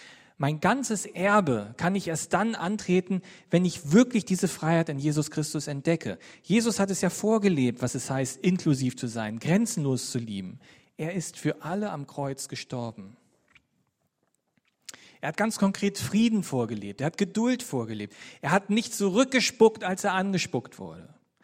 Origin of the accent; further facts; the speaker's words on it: Berlin, Germany; Wenn wir als Berliner, als moderne, postmoderne, postpostmoderne, was auch immer, wir sind einfach als Berliner